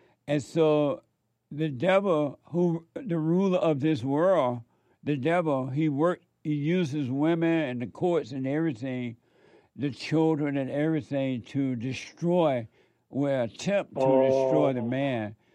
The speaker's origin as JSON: {"language": "English", "region": "Alabama", "country": "United States", "tie": "born or raised there", "said": "And Charles and I grew up"}